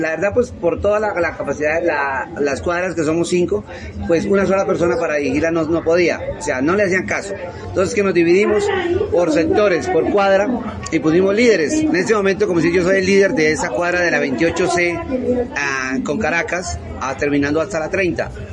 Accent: Cundinamarca, Colombia; Yo soy de Cundinamarca.

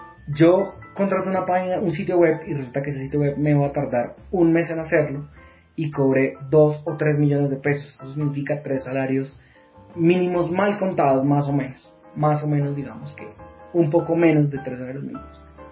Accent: Colombia; las obligaciones que yo tengo como ciudadano colombiano

